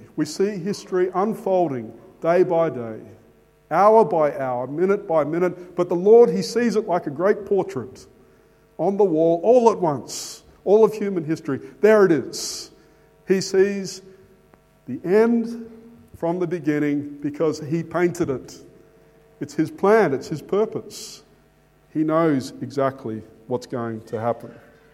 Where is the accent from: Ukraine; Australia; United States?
Australia; I did not choose or decide to be an Australian born in this nation. The fact that English is my mother tongue and not Russian or Zulu is completely out of my hands.